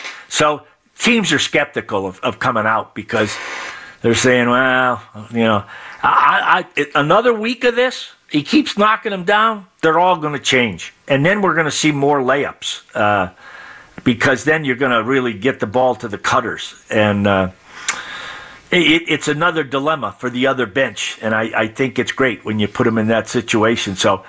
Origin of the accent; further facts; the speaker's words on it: Chicopee, Massachusetts, United States; Well, Spalding is made in Chicopee, Massachusetts.